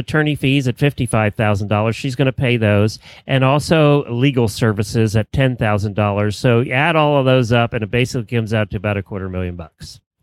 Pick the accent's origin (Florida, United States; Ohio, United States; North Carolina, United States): Florida, United States; Ocala; from Ocala, Florida.